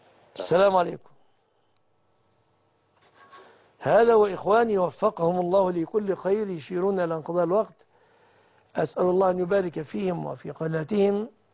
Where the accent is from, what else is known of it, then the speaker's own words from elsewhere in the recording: Egypt; يحفظ بلادنا مصر